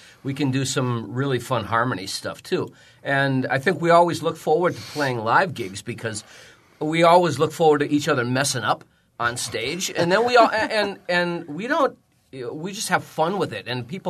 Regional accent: Milwaukee, Wisconsin, United States; now in Fond du Lac, United States; I live up near Fond du Lac now. But, yeah, we're basically all from the Milwaukee area.

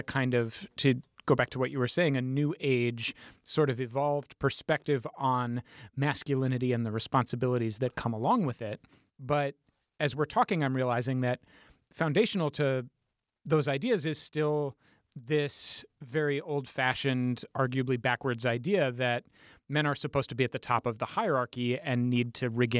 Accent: Virginia, United States; we were talking before we got on the line about both growing up in Virginia.

